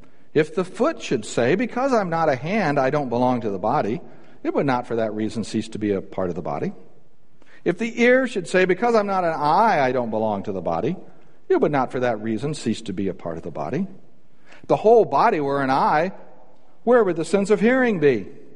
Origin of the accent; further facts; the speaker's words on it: Birmingham, Alabama, United States; born there; I was born in the South. Okay? I was born in Birmingham, Alabama.